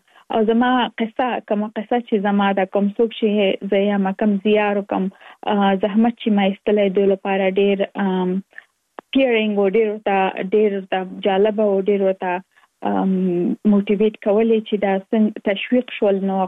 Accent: Kabul, Afghanistan; moved away as an adult; now in Virginia, United States; زه اف کورس د افغانستان یم. په افغانستان کې زیږیدلې، لومړنۍ زده کړې مې په افغانستان په کابل کې ترسره کړې دي او وروسته لاغه تکا من ټول چې یو مسافر شوم په امریکا کې اوس په ورجینیا ایالت کې ژوند کوم.

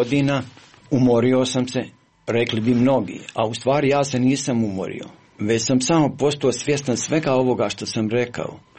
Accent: Bosnia & Herzegovina; Ja sam Bosanac, nemoćan, sam.

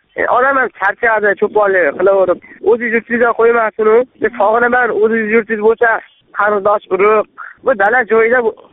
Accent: Kokand, Fergana Region, Uzbekistan; now in Kazakhstan; asli biz Qo'qondanmiz, Beshariq tumanidan Qozog'istonga keldikda ishlagani.

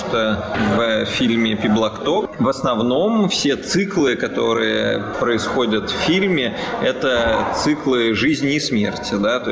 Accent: Saint Petersburg, Russia; Можно сказать, что мы из Петербурга.

